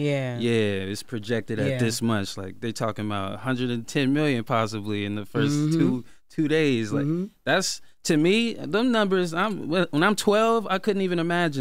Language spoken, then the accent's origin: English; Lithonia, Georgia, United States; I grew up in Lithonia, Georgia. I used to have two pairs of sneakers.